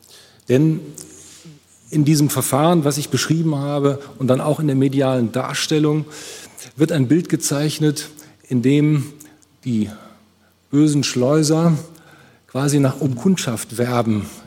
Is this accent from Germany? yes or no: yes; Rhineland, Germany; accent: Rhenish; Und da müsste ich rheinisch, da wo ich herkomme, sagen, es hätte nichts genützt.